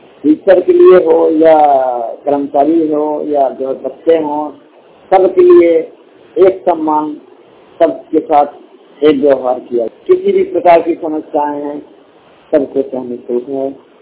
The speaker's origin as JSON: {"language": "Hindi", "town": "Banda", "region": "Uttar Pradesh", "country": "India", "tie": "born or raised there", "said": "मैं बांदा उत्तर प्रदेश का मूल निवासी हूँ।"}